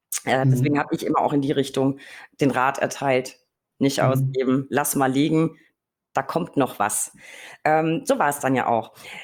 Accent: Berlin, Germany; Muss ich als Berliner natürlich fragen

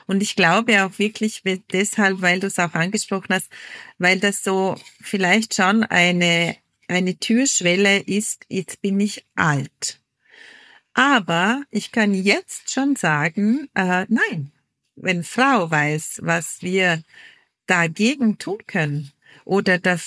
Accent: Vorarlberg, Austria; Weil eben bei uns in Vorarlberg die Feuerfrauen so stark und groß geworden sind.

